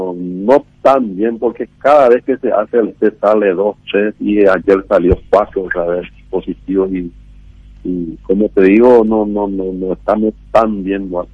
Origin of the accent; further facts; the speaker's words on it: Paraguay; como paraguayo, que estamos bien.